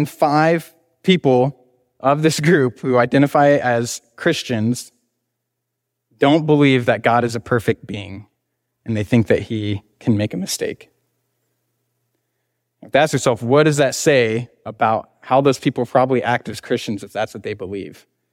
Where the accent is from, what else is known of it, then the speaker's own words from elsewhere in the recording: Cicero, Illinois, United States; You know, I grew up in Cicero, just north of here.